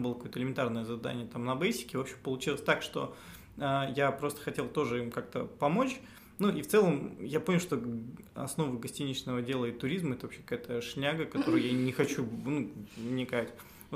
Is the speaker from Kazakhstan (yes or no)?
yes; Astana, Kazakhstan; ну, я из Астаны, Казахстана.